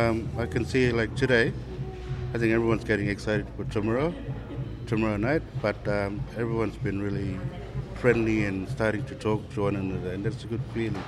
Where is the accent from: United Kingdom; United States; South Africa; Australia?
Australia; Baniela, Northern Territory; Garangali Band, our community, Baniela, is right on the coastal. It's right on the coast. We're not far from Groot.